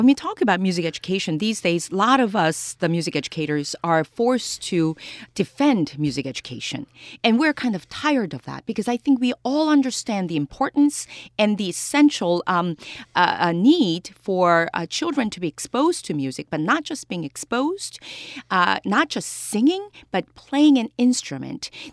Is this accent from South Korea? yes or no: yes; South Korea; I grew up in Korea, and ever since I was young, every single day, music was part of the curriculum, just like math and reading was.